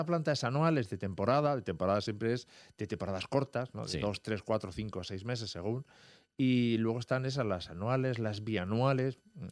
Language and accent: Spanish; Extremadura, Spain; ¿En mi pueblo, en Extremadura?